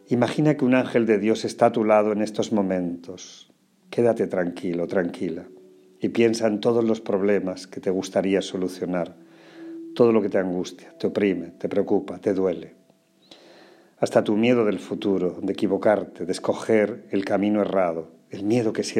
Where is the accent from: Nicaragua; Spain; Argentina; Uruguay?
Spain; Andalusia; Bueno, Andalucía es un paraíso, sin duda. No es porque sea mi tierra, pero es verdad.